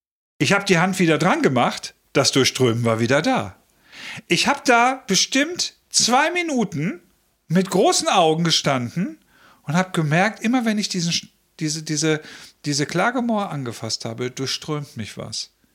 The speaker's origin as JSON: {"language": "German", "region": "Northern Germany", "country": "Germany", "tie": "born there", "said": "als geborener Norddeutscher"}